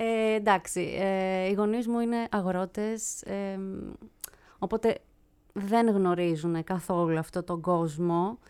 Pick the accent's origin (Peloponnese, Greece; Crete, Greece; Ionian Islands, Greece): Peloponnese, Greece; Vrachati; Λοιπόν, για την ακρίβεια, γεννήθηκα στο Βραχάτι, Κορινθίας μεγάλωσα.